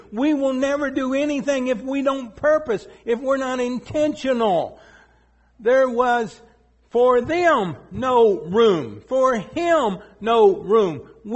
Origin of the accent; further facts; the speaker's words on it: Tennessee, United States; Y'all do remember now, I'm from East Tennessee. Okay? I'm from the country.